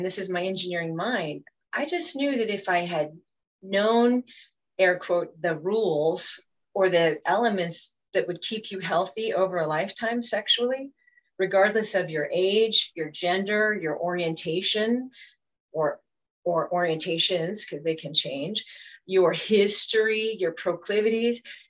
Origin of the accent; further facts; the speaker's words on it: New Mexico, United States; No, I was born and raised in New Mexico.